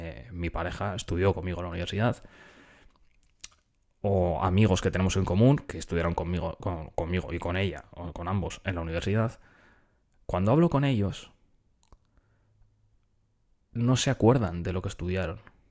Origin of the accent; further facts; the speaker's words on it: Spain; accent: Spanish; yo me hablo en inglés con bastante naturalidad. O sea, sí que se nota, tengo mucho acento español